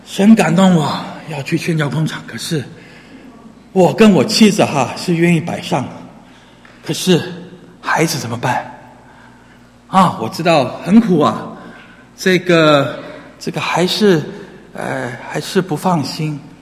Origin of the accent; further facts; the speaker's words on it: Taiwan; also born or lived in Singapore; 我在台湾新加坡长大，我每四年三年级回来，七年级初一也回到美国。